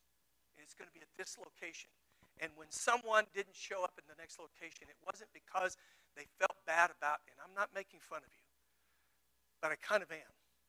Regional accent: the South, United States; I'm an American white dude. Grew up in the South. I grew up as a father who's a Baptist preacher.

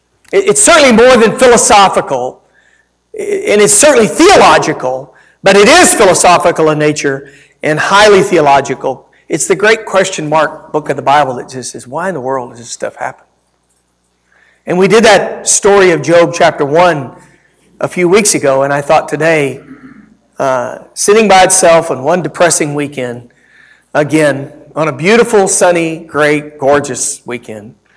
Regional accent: Texas, United States; and I grew up in Texas, and I want you to know, baby, I know what it's like to haul hay, put a roof on, and work outside on lawn work when it's 100 degrees and 100% humidity.

